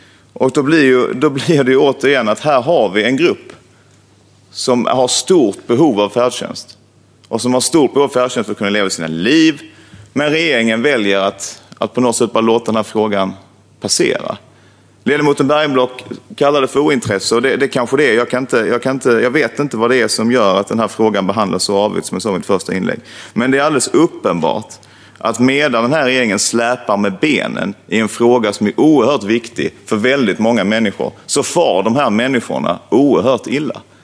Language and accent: Swedish; Skåne, Sweden; Där jag kommer från i Skåne gör man väldigt strama bedömningar.